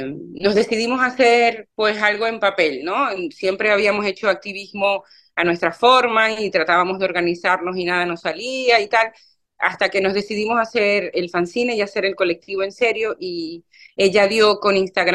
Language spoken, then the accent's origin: Spanish; Venezuela; now in Málaga, Spain; yo soy de Venezuela y vivo ahora en Málaga.